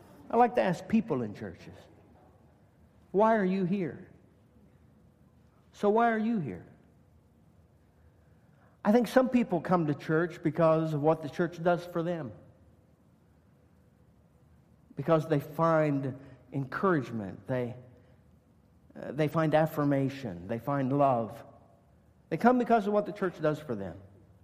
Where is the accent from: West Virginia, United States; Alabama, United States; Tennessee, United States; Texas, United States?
West Virginia, United States; So growing up in West Virginia on Saturday mornings, we had this regular thing that we did.